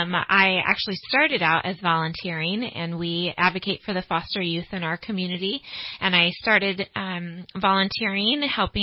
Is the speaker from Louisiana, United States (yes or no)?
no; California, United States; now in Redding, United States; I'm originally from the Bay Area and volunteered in a crisis nursery in the Bay Area. And then when I got married, I moved up here to Reading